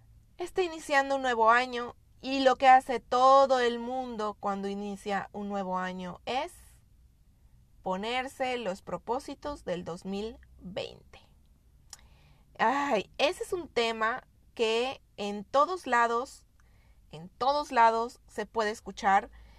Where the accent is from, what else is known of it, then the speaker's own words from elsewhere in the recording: Yucatán, Mexico; vivo en Yucatán, o sea que soy una yucateca orgullosa por si me escuchan hablar con alguna palabra extraña o con algún acento raro.